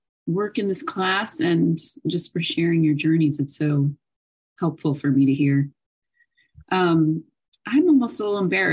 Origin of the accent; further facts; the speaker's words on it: Queens, New York, United States; I grew up in Queens around a lot of people, a lot of ethnicities.